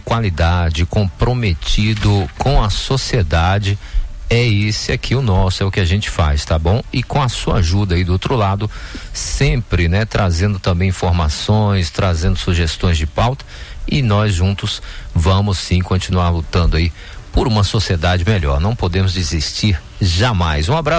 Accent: Brazil; nós estamos com vergonha de dizer que somos brasileiros

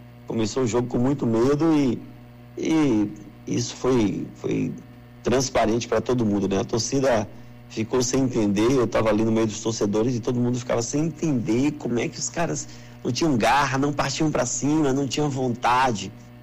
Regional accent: Juazeiro, Bahia, Brazil; E eu voltar embora pra minha terrinha aí, que já tem um tempo, eu acho que já tem mais de 2 meses que eu não fui, que eu não vou a Juazeiro

